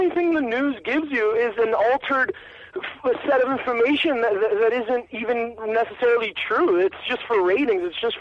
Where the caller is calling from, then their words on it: Wayland, Massachusetts, United States; I'm calling from Wayland in Marlboro. Wayland in fucking Massachusetts.